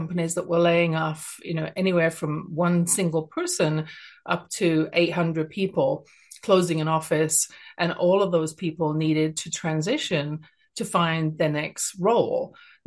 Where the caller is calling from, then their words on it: Canada; Even though I'm speaking from Canada